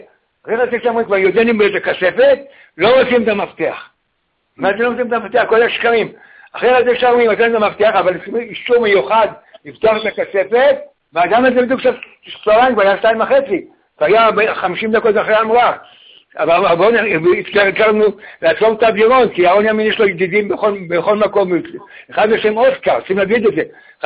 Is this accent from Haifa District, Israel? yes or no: yes; Haifa, Haifa District, Israel; אני חיפה, אני מחיפה.